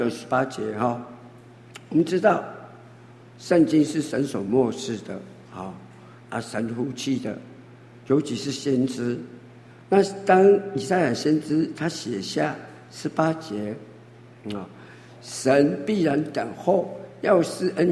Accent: Taiwan; 有的时候我们台湾人也会这样的

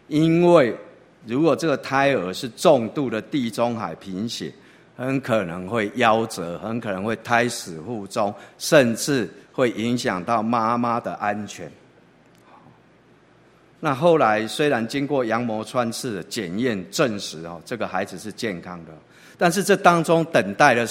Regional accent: Taipei, Taiwan; 是土生土长在这里长大到现在，那五十几年前的这个社子岛，它真的是个岛，很偏僻的一个地方

